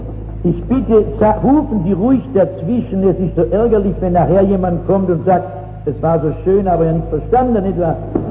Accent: Northern Germany, Germany; Bei uns in Norddeutschland gibt es keine Altbierdichter, nicht wahr?

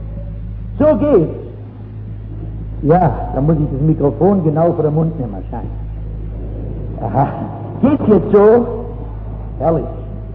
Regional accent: Northern Germany, Germany; Bei uns in Norddeutschland gibt es keine Altbierdichter, nicht wahr?

